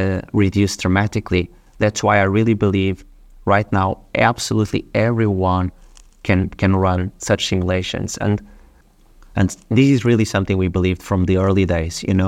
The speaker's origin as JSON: {"language": "English", "country": "Portugal", "second_language": "English", "said": "I'm from Portugal. I love football. Okay. I'm grown up with that."}